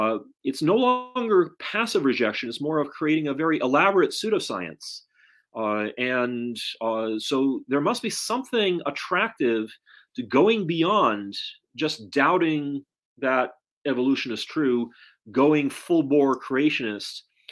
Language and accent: English; Turkey; I come from Turkey